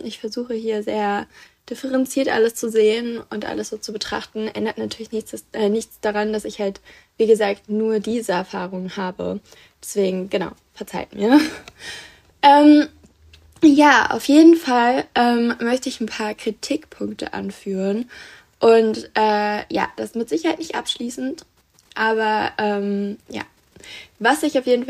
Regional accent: North Rhine-Westphalia, Germany; ich komme aus NRW

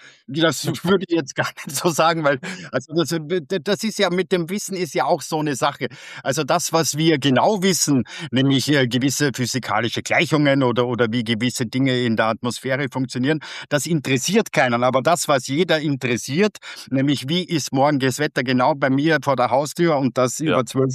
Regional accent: Lower Austria, Austria; ich komme ja aus dem Flachlandgebiet.

